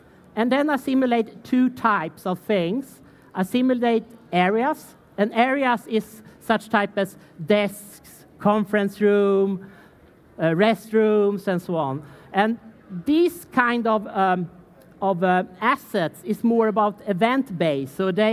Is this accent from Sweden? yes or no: yes; Sweden; And of course, I'm from Sweden, so I really like this date format.